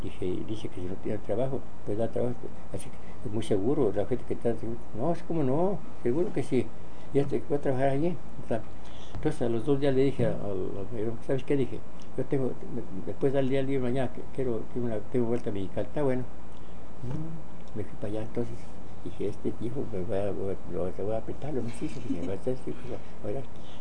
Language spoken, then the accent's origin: Spanish; Guadalajara, Jalisco, Mexico; born there; porque yo nací en Guadalajara, pero me basaron en el pueblito aquel.